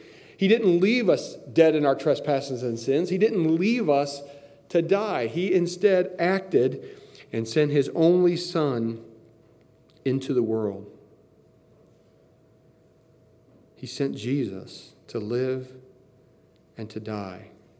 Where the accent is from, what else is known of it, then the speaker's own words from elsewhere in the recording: Indiana, United States; which is like the church that I grew up in back in Indiana when I was a kid